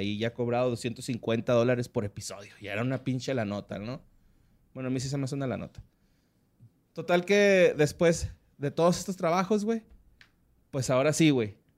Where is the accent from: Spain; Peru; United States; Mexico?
Mexico; Porque soy mexicano.